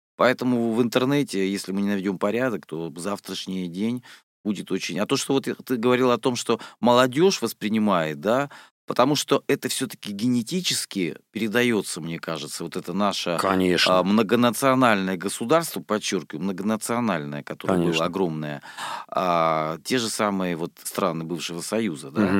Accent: Rostov-on-Don, Rostov Oblast, Russia; Я из Ростова-на-Дону, да, фактически.

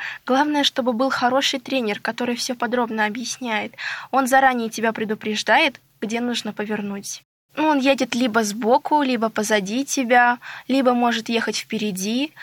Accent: Ulan-Ude, Buryatia, Russia; Я приехала из города Улан-Удэ, Республики Бурятия. Мне 15 лет

